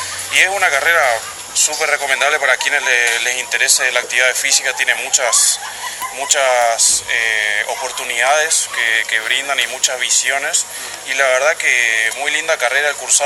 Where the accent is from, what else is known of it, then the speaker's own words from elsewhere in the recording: Posadas, Misiones, Argentina; de primer año también, y soy de Posadas también.